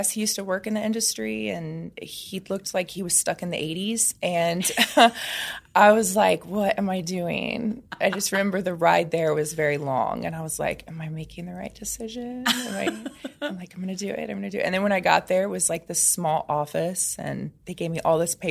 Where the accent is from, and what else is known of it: Indiana, United States